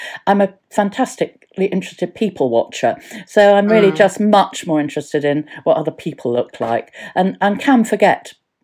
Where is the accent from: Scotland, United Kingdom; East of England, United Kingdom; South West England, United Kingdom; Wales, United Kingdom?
Wales, United Kingdom; We're short, we're Welsh. We're very given to going very wide around the middle.